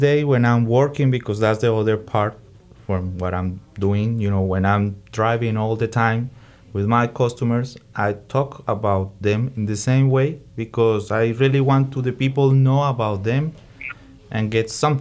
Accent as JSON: {"language": "English", "country": "Colombia", "tie": "born or raised there", "also_born_or_lived": "New York, United States", "said": "I was born in New York, but I grew up in Colombia. So I'm technically, I have both citizens. So I'm more Colombian because I grew up there."}